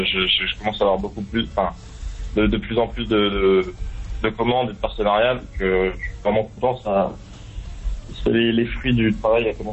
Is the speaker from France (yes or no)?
yes; France; c'est en tant que Français